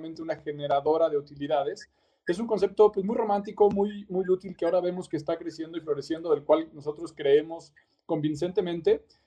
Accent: Mexico; que como mexicanos o latinoamericanos tenemos una grandísima creatividad, un grandísimo empuje.

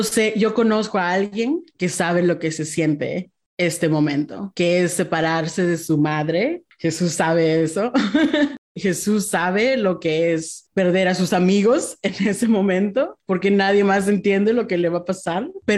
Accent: United States; accent: American; yo sé que yo no tengo un acento de ningún país, tengo un acento de aquí, de Estados Unidos, que es una combinación de todos.

